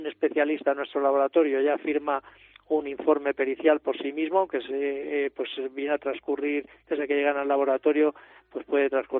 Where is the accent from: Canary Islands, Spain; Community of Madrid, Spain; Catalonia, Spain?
Community of Madrid, Spain; Madrid; No, soy de Madrid.